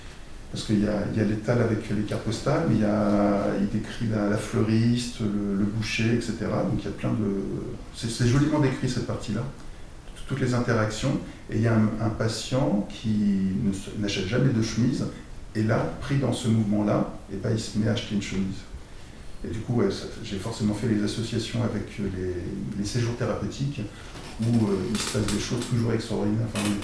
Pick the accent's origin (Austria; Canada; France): France; je lui ai répondu, mais tu sais, je suis français. Aussi français, pas seulement, mais aussi.